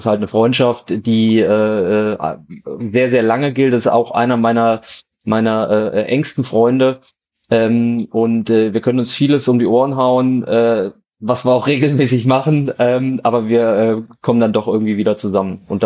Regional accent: Zimmersrode, Hesse, Germany; Ich komme nicht aus Baunatal, sondern ich komme aus Zimmersrode.

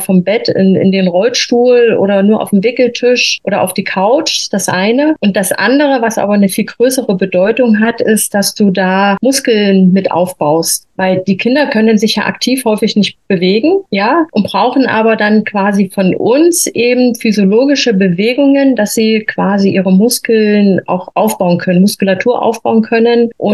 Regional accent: Thuringia, Germany; born there; moved away as an adult; now in Freising, Germany; komme hier aus der Nähe von München, also wohnhaft jetzt im Freising. Gebürtig eigentlich komme ich aus Thüringen, bin aber quasi nach der Wende hier in Bayern gelandet

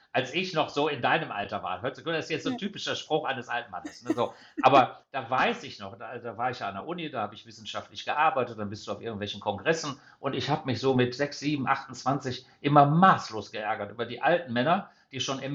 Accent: Essen, North Rhine-Westphalia, Germany; ich bin in Essen zur Schule gegangen

